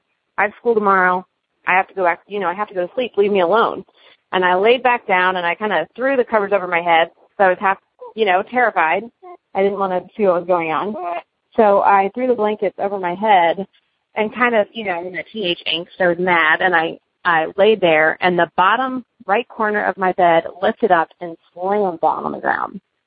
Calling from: Cincinnati, Ohio, United States

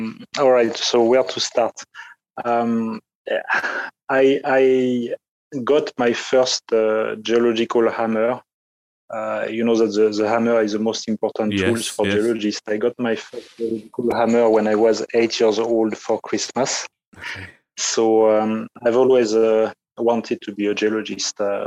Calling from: Mozambique; Right now I'm in Mozambique.

